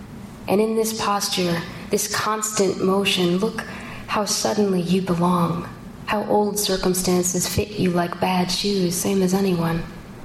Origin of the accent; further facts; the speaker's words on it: Ohio, United States; I grew up in Ohio where we don't have the ocean or riptides, and so I never knew how to negotiate those kinds of things until I came here.